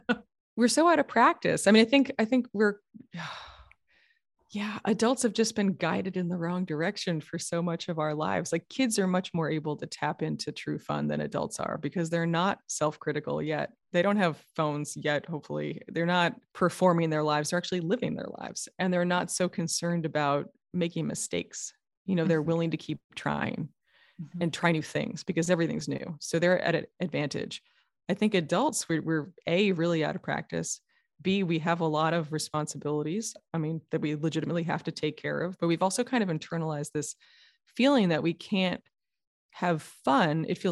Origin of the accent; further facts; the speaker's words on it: New York, United States; also born or lived in California; I'm from New York originally, so I have a low tolerance for bumper stickers.